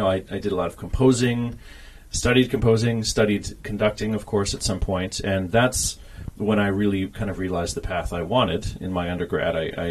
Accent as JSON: {"language": "English", "region": "Midwest", "country": "United States", "tie": "born or raised there", "lives_now": "Vancouver, Canada", "said": "So I grew up in the Midwest, but I currently live in Vancouver, where I'm the associate conductor of the Vancouver Symphony."}